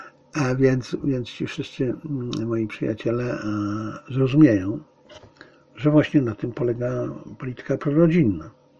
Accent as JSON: {"language": "Polish", "country": "China", "said": "ja jestem Chińczykiem, więc również jestem Chińczykiem, może przede wszystkim jestem Chińczykiem."}